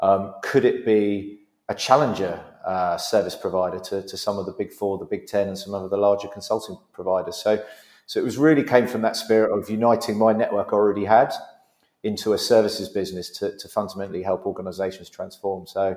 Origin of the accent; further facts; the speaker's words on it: London, United Kingdom; So, I grew up in quite a sort of colourful background in sort of East London, living with lots of different nationalities.